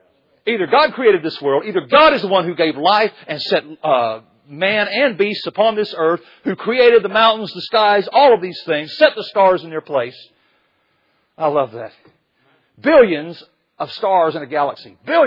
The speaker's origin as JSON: {"language": "English", "country": "United States", "said": "Now listen, I'm an American, and when I see a flag, at times I want to weep when I think of what's happened to it."}